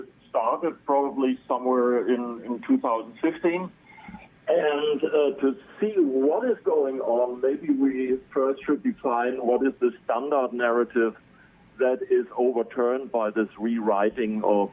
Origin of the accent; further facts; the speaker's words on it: Böbling, Baden-Württemberg, Germany; English is a second language; moved away as an adult; now in Austria; In southern Germany, close to Stuttgart, at a town that probably nobody knows in America. It's called Böbling, but it's maybe better known for the factory that is there. That's the Mercedes-Benz factory. So that's the place where I grew up.